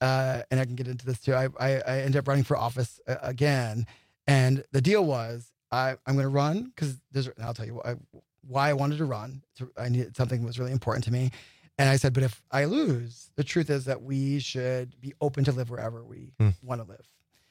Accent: East Coast, United States; it wasn't this major city. I'm from the East Coast. That's how I thought.

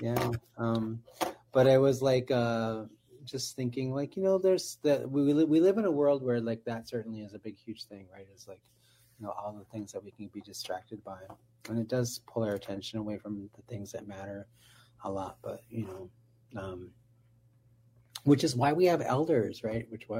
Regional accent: Minneapolis, Minnesota, United States; I've been asked to talk about my experience about growing up in Minneapolis.

